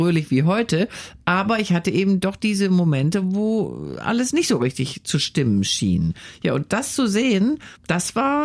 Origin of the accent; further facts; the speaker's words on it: Wuppertal, North Rhine-Westphalia, Germany; Aber in Wuppertal ist meine Heimat. Also wenn ich nach Wuppertal komme